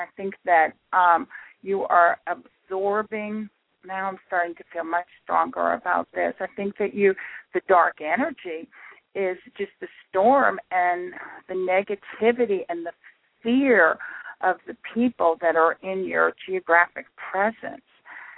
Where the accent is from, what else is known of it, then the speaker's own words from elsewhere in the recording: New Jersey, United States; I'm from New Jersey, and it is an interesting state.